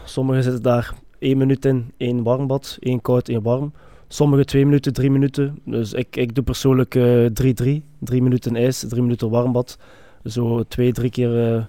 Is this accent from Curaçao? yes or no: no; Ghent, Flanders, Belgium; Ik bedoel, ik kom van Gent.